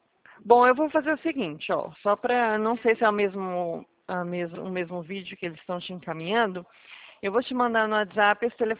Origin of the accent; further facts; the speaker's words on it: Presidente Prudente, São Paulo, Brazil; Eu sou aqui de Prudente